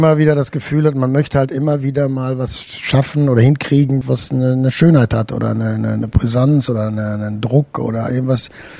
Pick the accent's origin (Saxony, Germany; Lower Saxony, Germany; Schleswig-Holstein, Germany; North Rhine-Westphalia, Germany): North Rhine-Westphalia, Germany; ich bin natürlich ein Junge des Ruhrgebiets, ich komme aus dem Ruhrgebiet und bin mit in den 60er Jahren mit Menschen aus ganz Europa groß geworden, aus Italien, aus Spanien, Griechenland, Polen, aus der Türkei